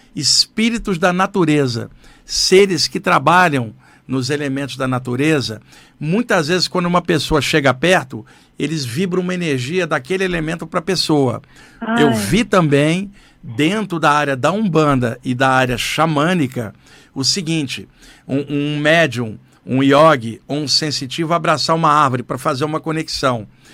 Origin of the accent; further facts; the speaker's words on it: Rio de Janeiro, Brazil; now in São Paulo, Brazil; Porque eu cresci no Rio, mas estou em São Paulo há 35 anos.